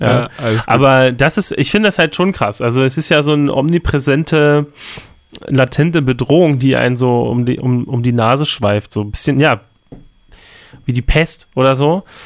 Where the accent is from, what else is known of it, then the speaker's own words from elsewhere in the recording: Germany; wir als Deutsche, da relativ gelassen drauf gucken können, weil wir es noch im Griff haben